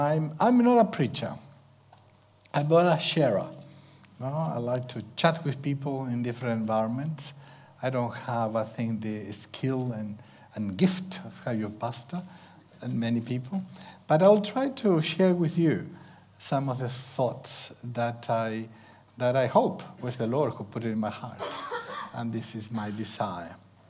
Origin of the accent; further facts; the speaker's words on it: Argentina; English is a second language; I'm Argentinian. I'm from Argentina. And Italian family. But I think I may have a little bit of Irish.